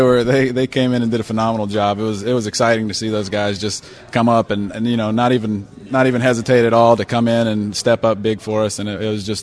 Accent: Prattville, Alabama, United States; You know, like I said, I'm from Alabama. I'm from Prattville, Alabama.

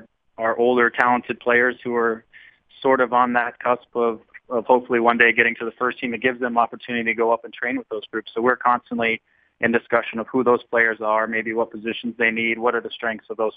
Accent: Arizona, United States; I went back to my hometown of Arizona

